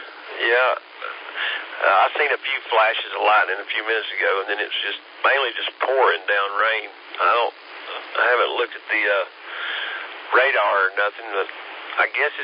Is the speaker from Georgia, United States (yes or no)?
yes; Atlanta, Georgia, United States; born there; now in Asheville, United States; It's here right around Asheville, but I was born in Atlanta.